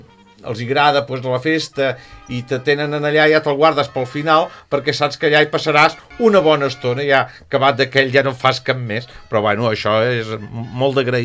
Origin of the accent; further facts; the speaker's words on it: La Garriga, Catalonia, Spain; born there; Els meus pares eren del Figaró i jo tenia que anar a néixer a Granollers. I com no hi van ser temps, per això vaig néixer a la Garriga. Però no és que jo visqués a la Garriga.